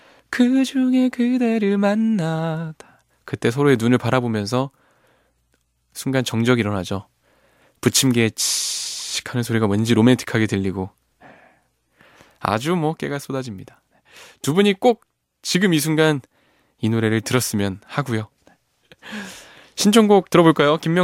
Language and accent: Korean; Seoul, South Korea; 저 어렸을 땐 저는 서울에 살았었고